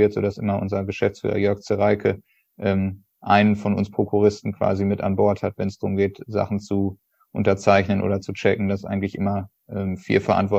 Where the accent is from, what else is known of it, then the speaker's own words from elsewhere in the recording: North Rhine-Westphalia, Germany; bin so dann glücklicherweise im Sommer 2020 wieder hier in meiner Heimatregion beruflich wie privat im OWL gelandet